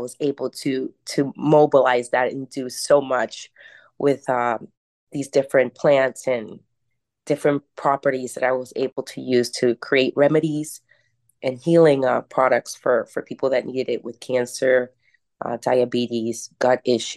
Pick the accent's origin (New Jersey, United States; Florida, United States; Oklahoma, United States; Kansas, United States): New Jersey, United States; born there; I was born in Jersey, and I have a family of strong women where I come from Latin descent. So with having Colombian women in our family